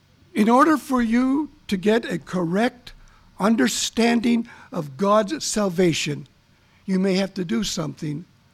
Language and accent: English; Milwaukee, Wisconsin, United States; When we were growing up in Milwaukee, our family didn't really practice any religion.